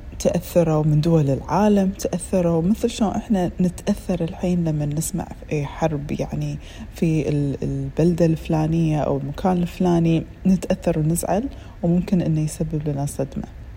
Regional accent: Kuwait; طبعا عندنا في الكويت تاريخ 26/2 يشكل ذكرى العيد أو عيد التحرير

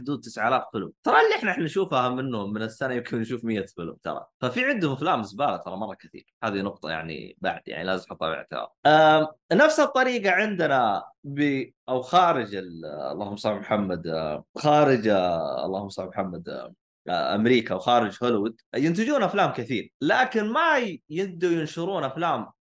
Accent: Saudi Arabia; حتى يبدا السينما عندنا بالسعوديه ينضج

